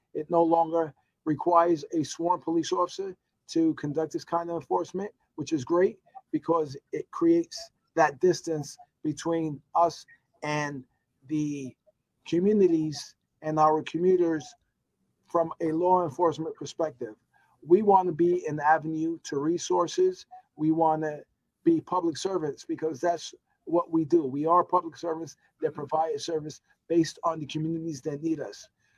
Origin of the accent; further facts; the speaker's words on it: New York, United States; So I grew up in New York, Lower East Side of Manhattan. I grew up during the 1980s, the crack epidemic.